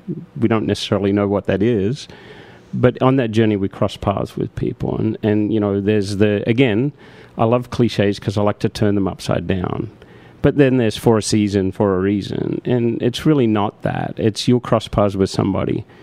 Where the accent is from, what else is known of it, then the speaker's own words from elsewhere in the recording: Australia; accent: Australian; now in United States; being an Australian, having an Australian accent, living in America, although my accent is a little more muted if you ask my Australian friends